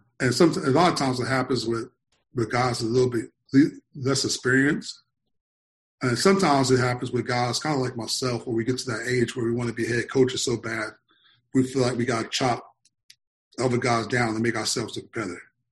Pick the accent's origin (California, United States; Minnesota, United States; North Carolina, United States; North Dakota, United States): North Carolina, United States; people going to assume, because … from North Carolina, I'm going to get credit for it.